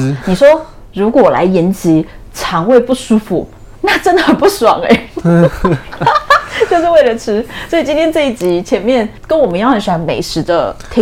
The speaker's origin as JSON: {"language": "Chinese", "country": "Taiwan", "said": "就像我们台湾人的自我认同是什么"}